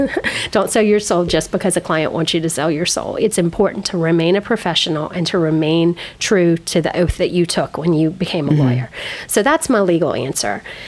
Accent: Covington, Louisiana, United States; In Covington.

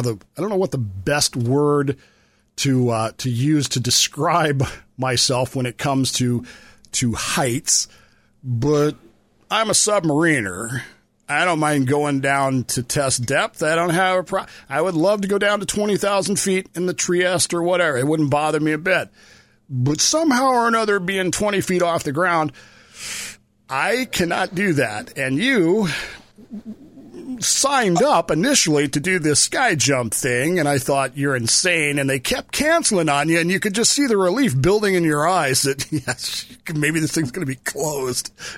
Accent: Colorado, United States; also born or lived in Utah / Wyoming; I'm from Colorado and Utah, so I'm with you there. And Wyoming, I've grown up

